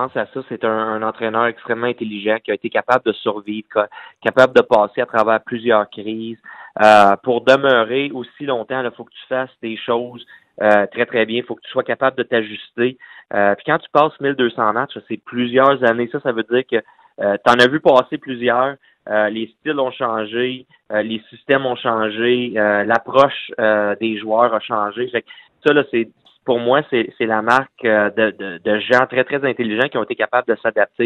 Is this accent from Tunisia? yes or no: no; Quebec, Canada; C'est toujours spécial en tant que Québécois